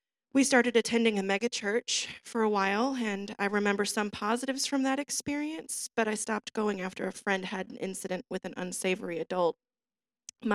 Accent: Illinois, United States; I was not raised to be a Christian. I'm from Illinois, and while my parents know Christ, he really wasn't a big part of our lives growing up.

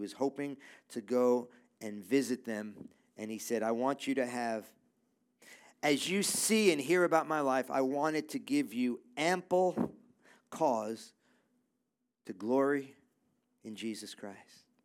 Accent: Brooklyn, New York, United States; that's not manly, and I'm from Brooklyn.

